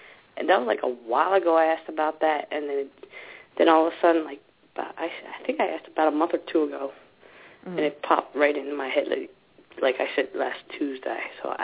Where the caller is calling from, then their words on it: New Jersey, United States; from New Jersey.